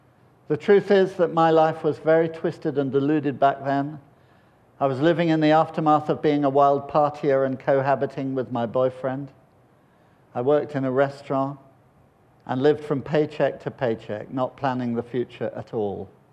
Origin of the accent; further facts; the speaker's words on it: United Kingdom; I kind of was standing there, I thought, I am British.